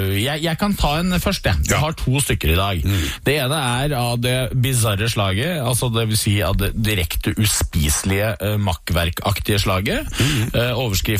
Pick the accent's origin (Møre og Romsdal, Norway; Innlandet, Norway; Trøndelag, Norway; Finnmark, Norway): Innlandet, Norway; bare den ikke gjennomkokt på opplandsmaner, der jeg kommer fra. Altså, det ingen som trekker torsken i innlandet.